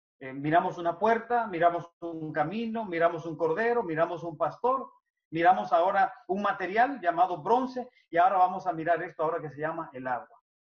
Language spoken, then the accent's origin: Spanish; Dominican Republic; soy un dominicano igual que ustedes.